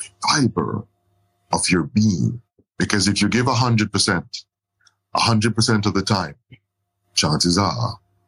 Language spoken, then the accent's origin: English; Manchester Parish, Jamaica; I grew up in Manchester, Jamaica, which you know, Manchester, Jamaica is a place where they dig bauxite.